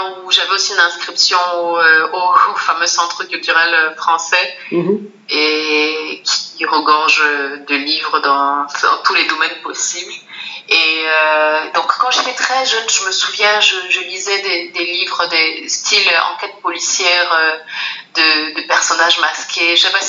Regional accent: Cameroon; moved away as an adult; also born or lived in Senegal; j'ai grandi au Cameroun et juste après mon bac, je suis allée vivre au Sénégal pour continuer mes études universitaires. Mm-hmm. Et donc, j'y suis restée pendant 11 ans, 11 très belles années. Et depuis 3 ans et demi, bientôt 4 ans, je vis au Québec

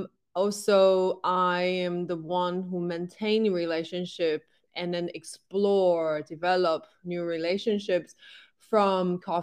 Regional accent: Taiwan; English is a second language; now in London, United Kingdom; But I'm originally from Taiwan and I've been in London for 9 years. So that's right now, London is my home.

